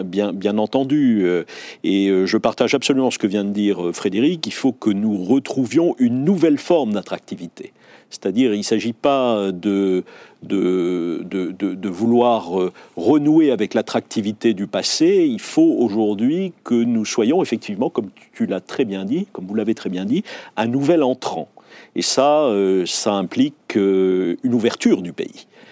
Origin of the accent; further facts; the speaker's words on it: France; nous sommes français et nous pouvons être fiers d'être français.